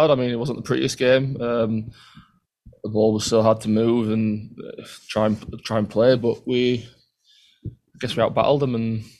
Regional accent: England, United Kingdom; now in United States; I think everyone knows us as English people, we're quite lazy, aren't we?

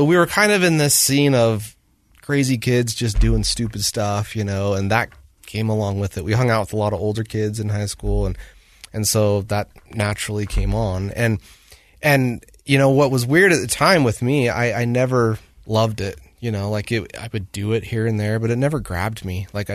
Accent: Bountiful, Utah, United States; also born or lived in Woods Cross; Yeah, so I grew up actually just right over here, Bountiful, Utah. Actually, I was born in Woods Cross, but then grew up in Bountiful.

